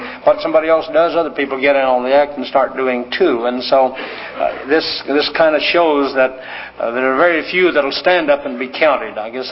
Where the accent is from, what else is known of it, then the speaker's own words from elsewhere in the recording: Montana, United States; We grew up in Montana and we had some relationship with the sheep and lambs and so on